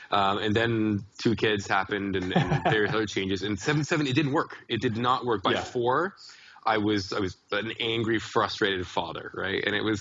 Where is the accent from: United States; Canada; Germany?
Canada; because I'm a Canadian